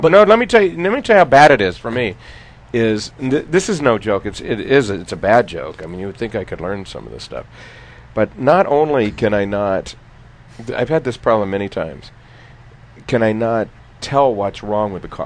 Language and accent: English; Mesa, Arizona, United States; I have to say, growing up in Mesa, I had not experienced that phenomenon.